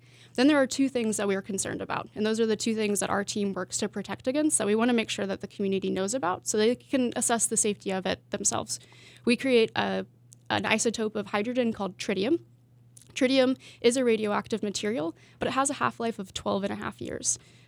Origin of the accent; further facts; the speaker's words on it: Branson, Missouri, United States; now in Seattle, United States; Yeah, I'm actually from Branson, Missouri, and moved out to the Seattle area 3 years ago.